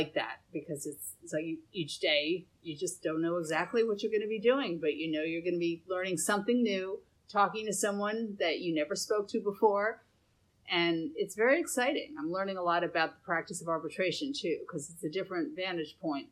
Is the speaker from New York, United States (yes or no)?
yes; New York City, New York, United States; I am born and raised in New York City.